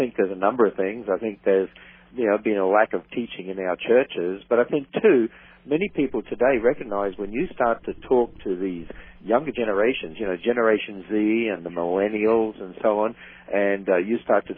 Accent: Australia; I come originally from Australia

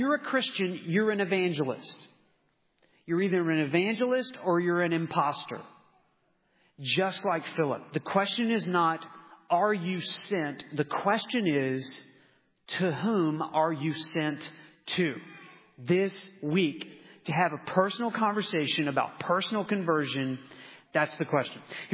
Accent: Lawton, Oklahoma, United States; moved away as an adult; I told you that I grew up in Lawton, Oklahoma, and I met the Lord there.

